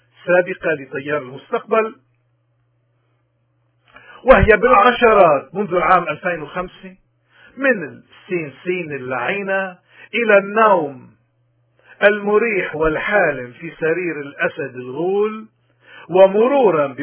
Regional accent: Lebanon; وعدم احترام علمنا ومعرفتنا كلبنانيين

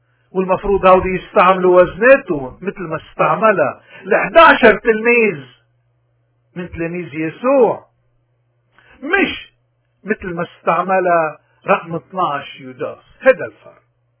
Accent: Lebanon; ونضل نقدر نقول نحن لبناني.

